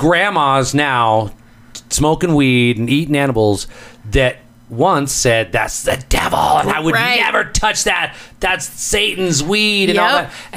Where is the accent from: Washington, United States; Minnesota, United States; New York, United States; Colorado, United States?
Colorado, United States; Littleton; I'm born and raised in Littleton